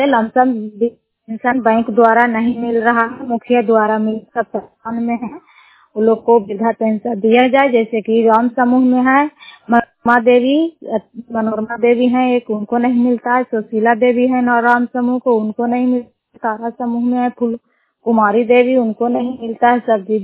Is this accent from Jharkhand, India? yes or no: no; Jaswantpur, Bihar, India; जसवंतपुर गांव Chandi block Nalanda district की रहने वाली हूँ।